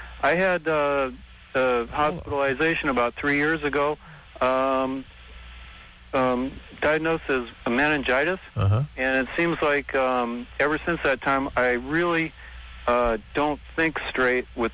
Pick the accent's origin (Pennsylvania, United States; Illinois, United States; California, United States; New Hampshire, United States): California, United States; Los Angeles; now in Santa Maria, United States; is, and I grew up in L.A.